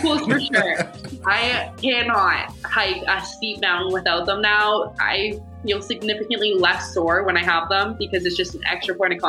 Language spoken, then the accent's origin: English; Ontario, Canada; Lake Ontario is like right near my hometown back in Ontario